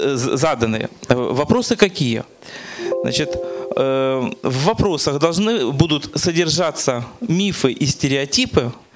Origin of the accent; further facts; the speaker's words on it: Simferopol, Crimea, Ukraine; Я из Симферополя.